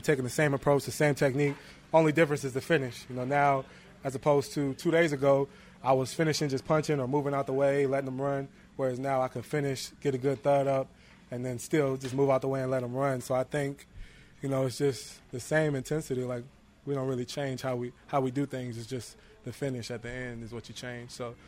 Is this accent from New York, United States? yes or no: no; Tampa, Florida, United States; Tampa, Florida.